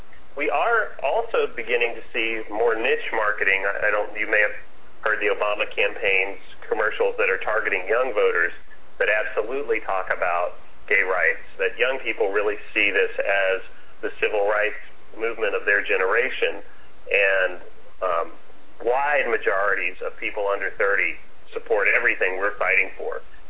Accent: the South, United States; as a white man growing up in the South in the 70s, you saw the terrible cost of prejudice every day. I grew up in a historic black community

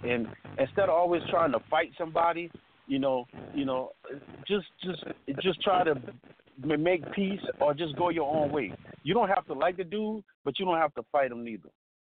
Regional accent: South Carolina, United States; I was like, you know, I grew up in South Carolina

